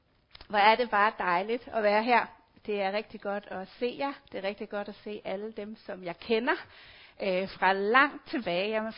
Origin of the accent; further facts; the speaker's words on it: Region of Southern Denmark, Denmark; Jeg er opvokset i KF, dog på den fynske side.